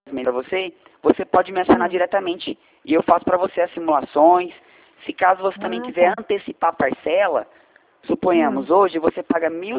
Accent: Presidente Prudente, São Paulo, Brazil; De Presidente Prudente.

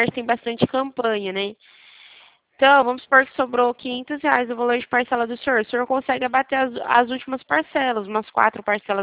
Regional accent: Bebedouro, São Paulo, Brazil; É, do estado de São Paulo, na verdade, sou de Bebedouro, interior.

